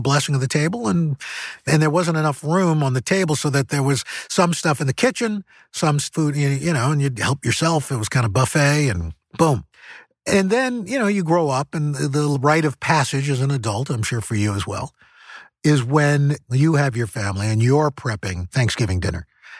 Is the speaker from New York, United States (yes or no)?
yes; New York City, New York, United States; I remember, and again, growing up in New York City, and this is probably unique to New York City